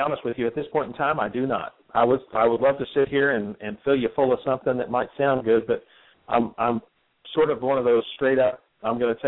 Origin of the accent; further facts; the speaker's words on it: Ashland, Kentucky, United States; also born or lived in Louisville; I was born in Louisville, Kentucky. And I'm trying to filter through what we have time for. I went to Paul Blazer High School in Ashland, Kentucky.